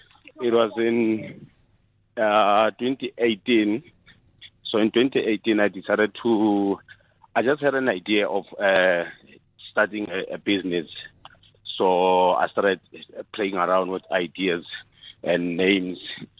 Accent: Tau, North West, South Africa; I was born and raised in Tau, in the Northwest Province.

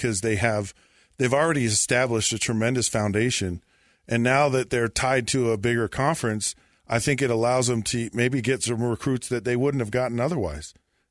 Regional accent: Washington, United States; I live there. I'm from Washington.

